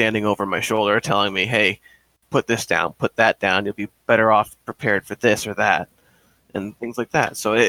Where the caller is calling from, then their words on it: Maine, United States; I am calling from Maine.